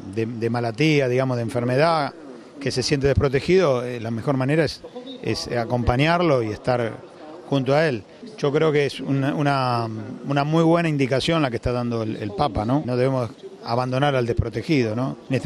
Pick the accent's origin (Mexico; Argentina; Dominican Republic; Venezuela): Argentina; Buenos Aires; Nosotros somos de Buenos Aires.